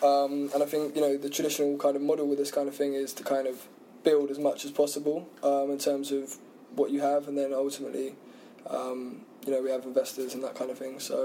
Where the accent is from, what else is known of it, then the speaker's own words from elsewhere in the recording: South East England, United Kingdom; I grew up on the Isle of Wight. Mm. So again, that's it's very kind of starved of opportunities. My mum was a waitress, my dad was a bricklayer.